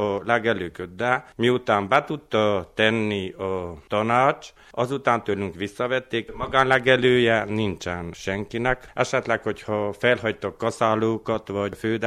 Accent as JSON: {"language": "Hungarian", "town": "Zsombor", "region": "Brașov County", "country": "Romania", "tie": "born or raised there", "said": "A szülőfalunkban, Székely-Zsomboron van egy üzletünk"}